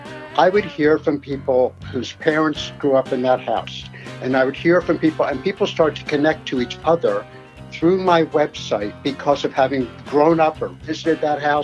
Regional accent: Trenton, New Jersey, United States; My childhood and growing up in Trenton was fantastic.

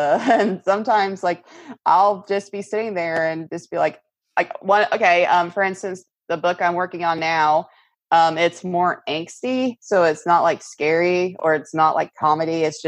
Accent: the South, United States; accent: Southern; I miss the South a lot. And sometimes if I get emotional or something, my Southern accent will still try to come out, and I probably say the word y'all way too much.

